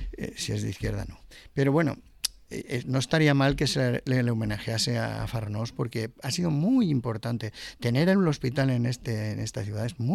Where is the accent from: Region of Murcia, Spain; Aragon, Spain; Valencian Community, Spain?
Valencian Community, Spain; Vila-real; me parece bien porque soy de Villarreal